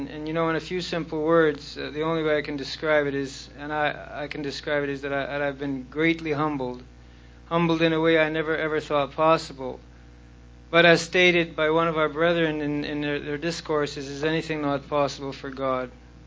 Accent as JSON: {"language": "English", "region": "Saskatchewan", "country": "Canada", "said": "from Saskatchewan."}